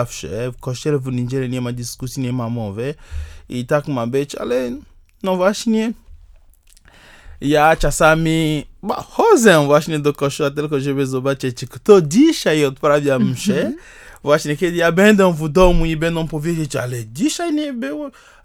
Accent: Togo; Polish is a second language; Bo u mnie rano, o 5 rano, w Togo zaczynamy dzień wcześniej

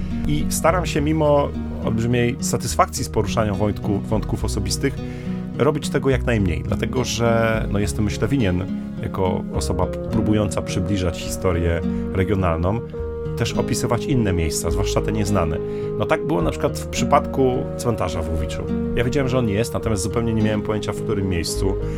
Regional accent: Mokas, Masovian Voivodeship, Poland; to taki bardzo ważny dla mnie element miejscowości, z której pochodzę. Miejscowość nazywa się Mokas pod Żelazową Wolą.

